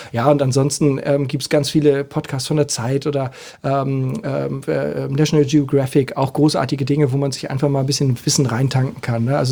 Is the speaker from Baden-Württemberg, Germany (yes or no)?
no; Hamburg, Germany; muss ich als Hamburger ja sagen